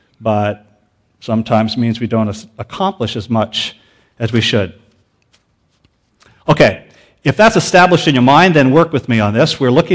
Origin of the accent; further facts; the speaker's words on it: Canada; And besides that, I'm Canadian.